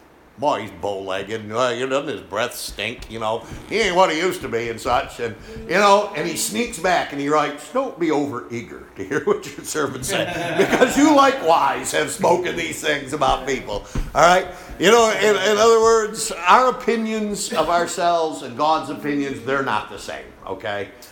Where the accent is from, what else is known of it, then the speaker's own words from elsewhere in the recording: Machias, Maine, United States; I grew up on Route 16 in Machias.